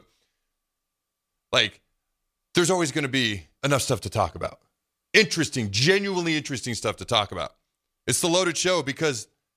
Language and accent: English; West Coast, United States; Do I have family throughout the state that I did not know growing up because I grew up on the West Coast?